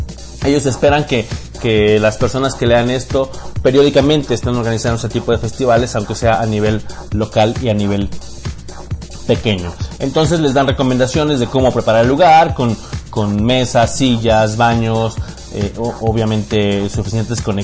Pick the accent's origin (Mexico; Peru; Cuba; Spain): Mexico; Villahermosa, Tabasco; en Villahermosa, saludos a mi tierra, a mis paisanos